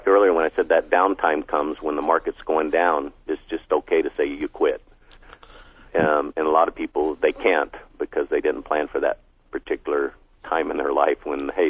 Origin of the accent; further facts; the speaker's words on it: Texas, United States; born there; So I was born in Texas, so